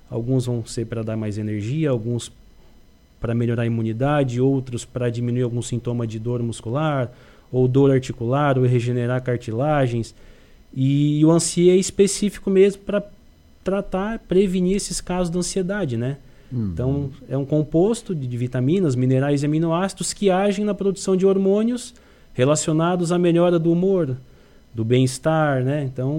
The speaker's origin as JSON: {"language": "Portuguese", "town": "Criciúma", "region": "Santa Catarina", "country": "Brazil", "tie": "born or raised there", "said": "Sou natural de Criciúma, nascido em Criciúma. Italiano também."}